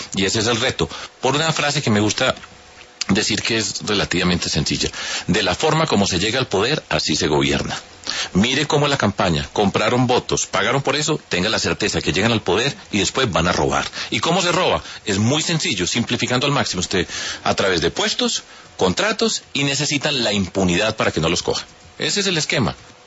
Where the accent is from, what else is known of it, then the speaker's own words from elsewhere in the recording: Medellín, Antioquia, Colombia; also born or lived in Bogotá; yo viví mucho tiempo en Bogotá, pero ahora estoy acá de la región. Yo vengo de Medellín, de Antioquia, etcétera.